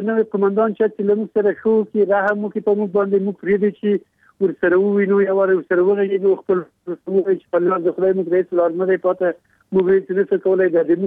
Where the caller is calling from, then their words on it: Ghazni, Afghanistan; غزنی ولسوالۍ نه، سیمه مرکز دی، 2 کیلومتر له ښار لري